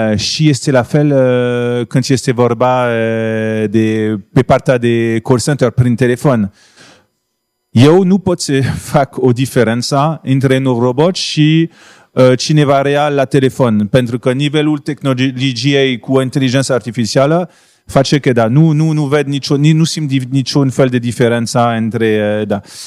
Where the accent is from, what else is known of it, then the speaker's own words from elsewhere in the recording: France; Romanian is a second language; now in Romania; Eu sunt francez, antreprenor în serie francez, stabilit în România din 2007.